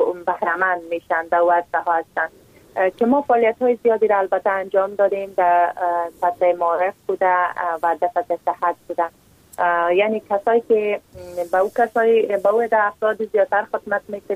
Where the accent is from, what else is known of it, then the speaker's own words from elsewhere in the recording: Takhar, Afghanistan; میبینیم چی گونه مشکلات در ولایت ما یعنی ولایت تخار وجود دارن.